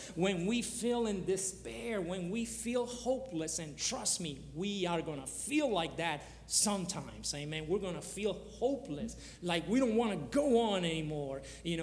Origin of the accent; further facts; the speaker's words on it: Louisiana, United States; also born or lived in Nicaragua / New Orleans; Well, I was born in Nicaragua, but I was raised in Louisiana. And I lived many years in New Orleans, you know, hence my funny, interesting accent, you know.